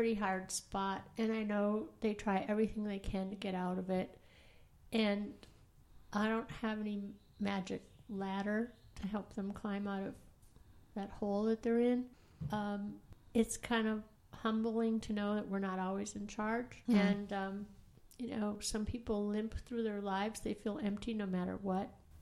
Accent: Duluth, Minnesota, United States; I grew up in Duluth, Minnesota, and it was quite a while ago, so there weren't as many houses on the streets as there are now.

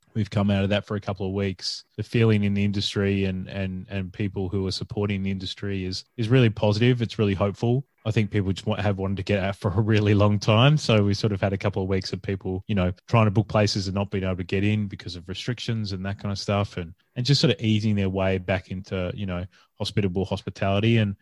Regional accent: Adelaide, South Australia, Australia; I'm from Adelaide originally, South Australia.

